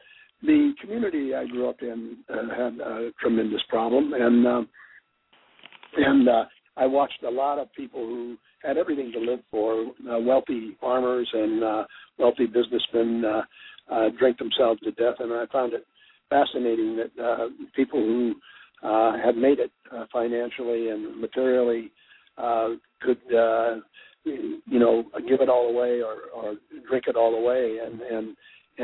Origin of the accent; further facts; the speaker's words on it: California, United States; I grew up in California, and my family, I had uncles who made wine. I'm from a Portuguese background